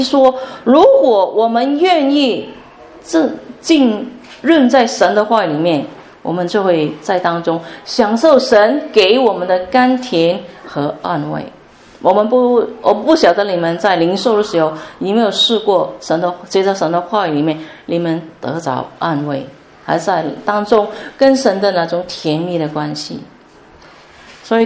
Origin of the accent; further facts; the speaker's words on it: Hong Kong; 我们都香港人特别会啊，争取我的权益